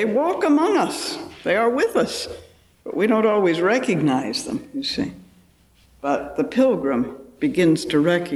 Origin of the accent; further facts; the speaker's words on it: United States; I can poke fun at the ugly American being an American.